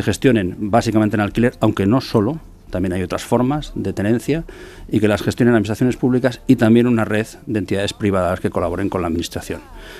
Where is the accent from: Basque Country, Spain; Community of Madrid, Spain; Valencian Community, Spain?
Basque Country, Spain; Yo soy vasco, he trabajado en el gobierno vasco, ahora trabajo en una empresa pública propiedad del gobierno de Navarra y trabajé unos años en la ciudad de Barcelona.